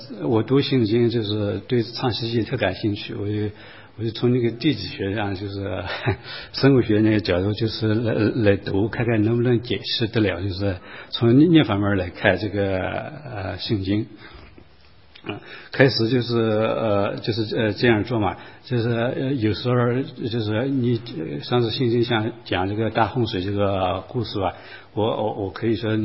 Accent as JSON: {"language": "Chinese", "country": "China", "moved": "as an adult", "lives_now": "United States", "said": "我也是从大陆来的，也从小学高中到大学都是就是一步步走上来"}